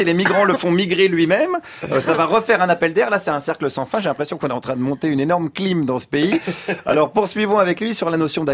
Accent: France; Moi malheureusement, je suis français depuis des générations

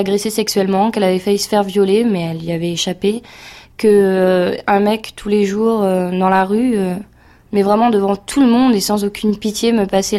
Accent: Saint-Brieuc, Brittany, France; born there; now in Charenton, France; Et je viens de Saint-Brieuc à la base, donc je suis née là-bas, en Bretagne.

